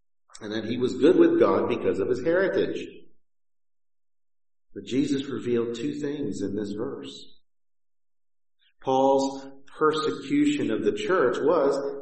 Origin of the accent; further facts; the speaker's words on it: Houston, Texas, United States; Now, I grew up in Houston, where it's hot most of the year. And then I lived in Central Texas